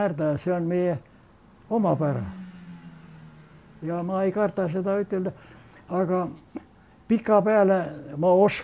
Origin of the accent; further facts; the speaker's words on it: Saare County, Estonia; ma olen rahvuselt saarlane. Ma olen väga palju, minu üle on naertud selle õe tähe pärast